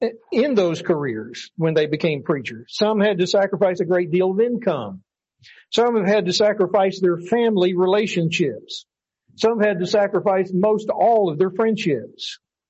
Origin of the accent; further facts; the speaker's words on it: Arkansas, United States; I remember growing up in Arkansas, I used to hear A.W. Goff talk about preacheritis.